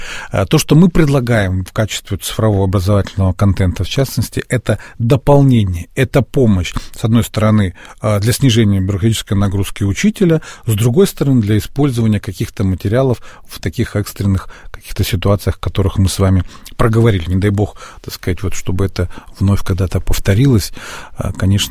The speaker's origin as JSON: {"language": "Russian", "region": "Altai Krai", "country": "Russia", "said": "я из Алтайского края, из Сибири, там часто бывают очень низкие температуры в некоторых населенных пунктах"}